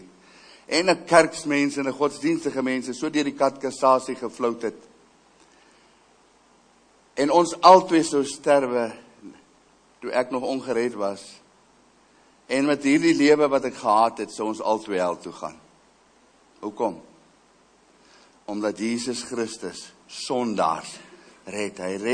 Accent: Middelburg, Eastern Cape, South Africa; born there; also born or lived in Transvaal; ek is in die Oos-Kaap gebore, in Middelburg in die Oos-Kaap gebore. Ek het die meeste van my lewe hier in Transvaal deurgebring, praat in die ou terme. En ek is daar gebore

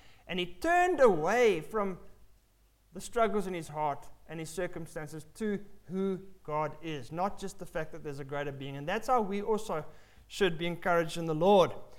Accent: England, United Kingdom; because I'm an Englishman, I would lose very fast.

